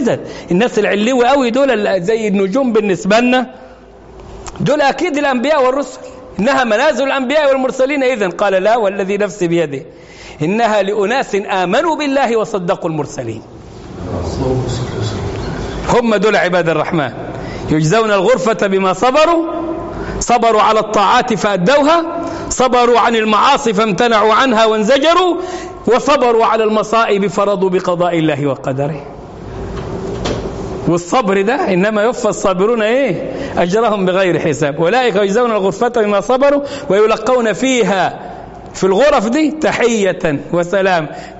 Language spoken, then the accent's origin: Arabic; Egypt; احنا كمصريين